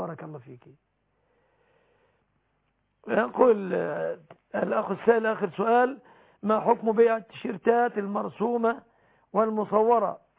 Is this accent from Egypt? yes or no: yes; Egypt; يحفظ بلادنا مصر